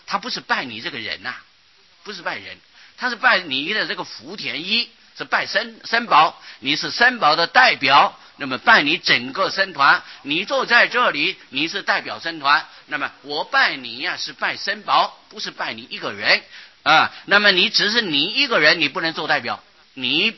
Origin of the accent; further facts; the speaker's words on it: Taiwan; 啊，是我们台湾人的马虎惯了